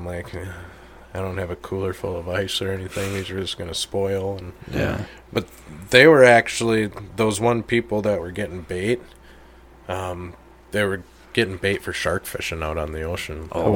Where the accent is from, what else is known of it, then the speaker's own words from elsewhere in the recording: Minnesota, United States; I'm from Minnesota, so I don't get to see this kind of stuff